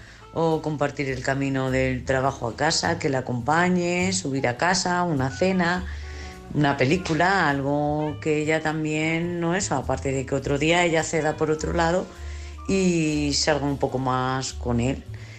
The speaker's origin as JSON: {"language": "Spanish", "town": "Lanzarote", "region": "Canary Islands", "country": "Spain", "said": "de Lanzarote"}